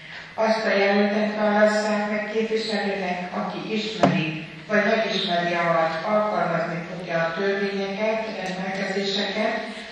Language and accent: Hungarian; Kardoskút, Békés, Hungary; Kardoskúton születtem, egész életemben Kardoskúton laktunk, jelenleg is így lakom férjemmel